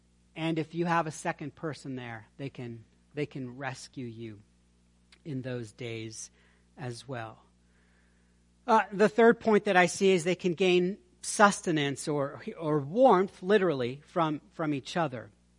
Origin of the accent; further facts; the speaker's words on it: Baltimore, Maryland, United States; I grew up right outside of Baltimore, and there are dark alleys in Baltimore.